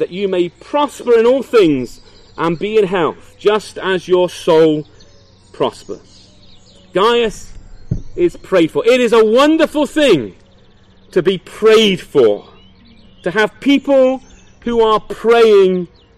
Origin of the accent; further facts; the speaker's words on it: England, United Kingdom; Now, we're reserved English people, at least most of us are.